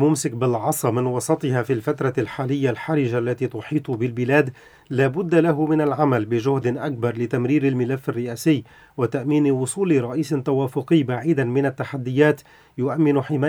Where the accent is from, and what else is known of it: Lebanon